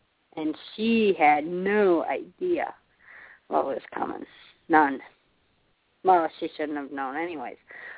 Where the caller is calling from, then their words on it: Chicago, Illinois, United States; I'm from Chicago.